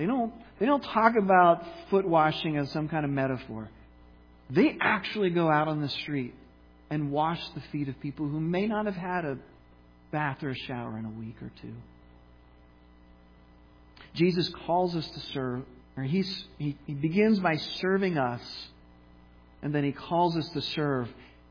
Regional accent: Pittsburgh, Pennsylvania, United States; we took a trip up to Pittsburgh, my hometown, and we had dinner with some family friends.

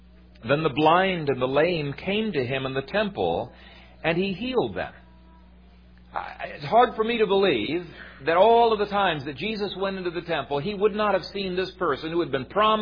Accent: Ethiopia; Growing up in Ethiopia, you would give money to some or give food to some, but you couldn't possibly give to everyone.

